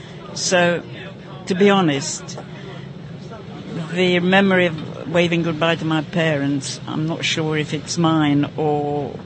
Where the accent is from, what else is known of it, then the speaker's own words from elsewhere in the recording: Prague, Czechia; English is a second language; In Prague.